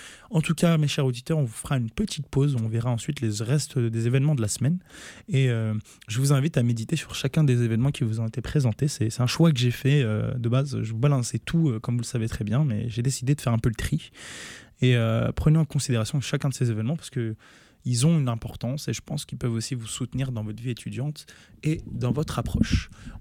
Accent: France; now in Sherbrooke, Canada; ma situation en tant que Français. Il faut savoir que dans notre cadre d'études en France, on n'a pas beaucoup d'investissements dans la recherche et la biotechnologie.

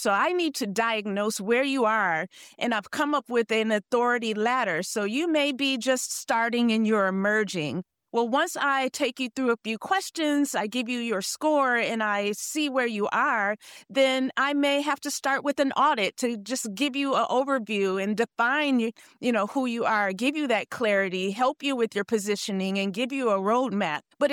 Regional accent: Flint, Michigan, United States; So I'm from Flint, Michigan, and my favorite rappers … came to Flint, Michigan in 1982

